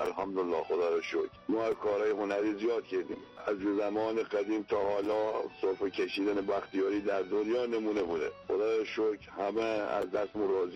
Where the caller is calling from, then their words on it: Chaharmahal and Bakhtiari, Iran; از کوههای بختیاری، دست شما در نکنه